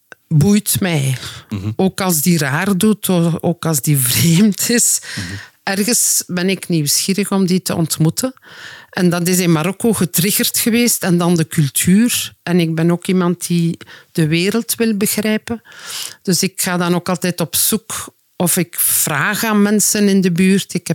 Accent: Flanders, Belgium; also born or lived in Morocco; Ik kom van Oost-Vlaanderen.

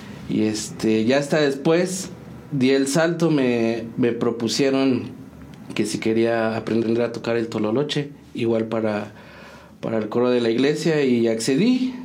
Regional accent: San Juan del Río, Querétaro, Mexico; Pues yo soy originario de San Juan del Río, 100%, siempre he dicho más sanjuanense que el propio Don Lupe.

